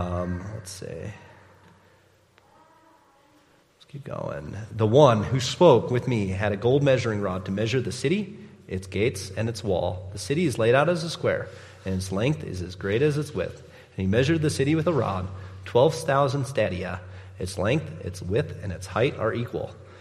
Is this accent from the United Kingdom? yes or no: no; United States; But I'm American, so I have no idea what that means.